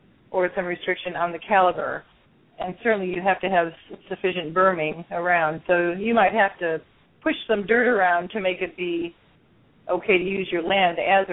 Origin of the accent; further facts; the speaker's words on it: Illinois, United States; I can only really speak for Illinois. I'm from Illinois